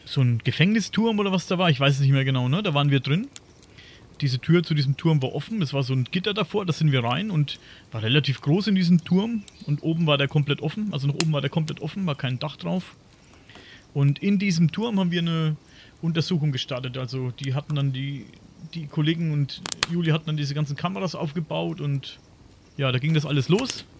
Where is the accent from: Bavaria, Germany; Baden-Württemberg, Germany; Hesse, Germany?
Bavaria, Germany; Coburg; ich komme ja aus dem Coburger Raum hier in Oberfranken